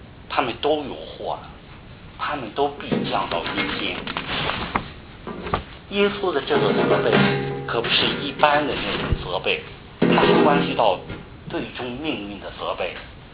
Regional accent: Qingdao, Shandong, China; 大家知道我是从青岛来的，青岛虽然不是一个大的城市，但由于它是沿海城市，所以它是文明的度假圣地。

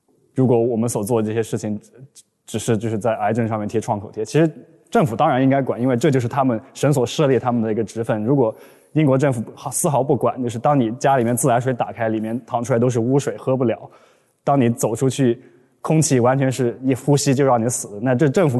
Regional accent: Kunming, Yunnan, China; 我从小在昆明长大，那滇池我妈他们那个时代是可以游泳的

